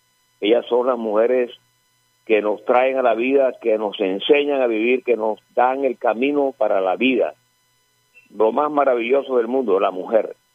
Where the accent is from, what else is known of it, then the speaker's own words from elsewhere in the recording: Barranquilla, Atlántico, Colombia; es una persona de 77 años. Yo nací aquí en Barranquilla. Me crié detrás de un mostrador allá en Casas Claverías con mi padre trabajando.